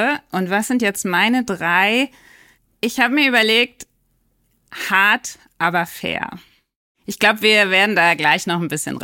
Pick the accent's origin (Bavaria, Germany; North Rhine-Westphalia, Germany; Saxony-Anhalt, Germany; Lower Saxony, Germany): North Rhine-Westphalia, Germany; Cologne; ich bin Kölnerin